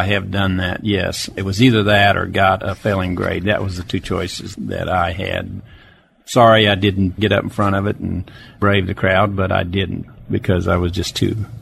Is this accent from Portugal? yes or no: no; Emporia, Kansas, United States; born there; I was born in Emporia, Kansas, November 13, 1941.